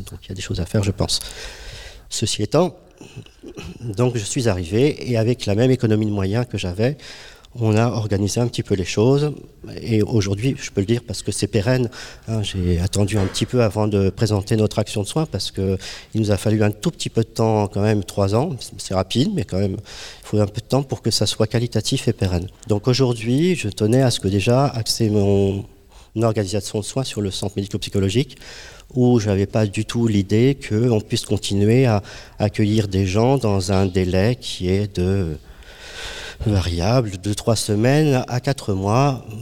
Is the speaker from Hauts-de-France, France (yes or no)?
yes; Hauts-de-France, France; moi j'arrive sur un secteur il y a 3 ans, moi je suis originaire du Nord, je fais une étude à Paris.